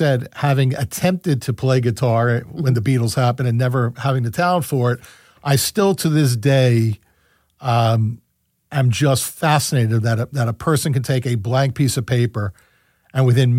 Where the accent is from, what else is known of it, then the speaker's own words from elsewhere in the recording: Plymouth Meeting, Pennsylvania, United States; now in Voorhees, United States; she was from New Jersey, I was from Plymouth Meeting, so we decided to split the difference, and we moved to Voorhees, New Jersey, where I still live today.